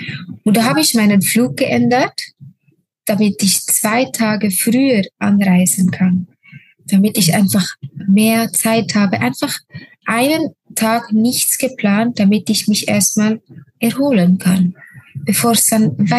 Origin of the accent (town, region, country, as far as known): Switzerland